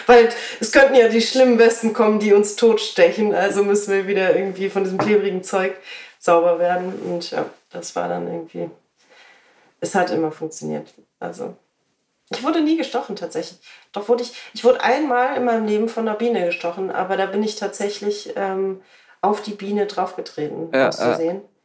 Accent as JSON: {"language": "German", "town": "Brühl", "region": "North Rhine-Westphalia", "country": "Germany", "tie": "born or raised there", "said": "Weil ich bin ja in Brühl aufgewachsen, das neben Hürth liegt."}